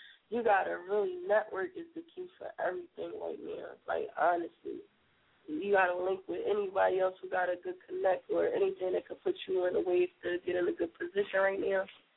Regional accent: Philadelphia, Pennsylvania, United States; So I support it because I'm from Philly

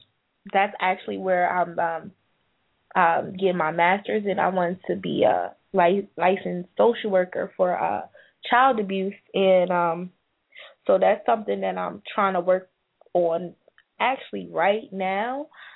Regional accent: New Jersey, United States; now in Atlanta, United States; I'm originally from New Jersey, so I applied to, like, Rutgers and Keene

